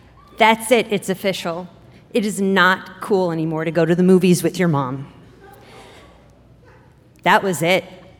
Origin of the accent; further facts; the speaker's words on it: Wisconsin, United States; Even though I'm from Wisconsin, I know absolutely nothing about football.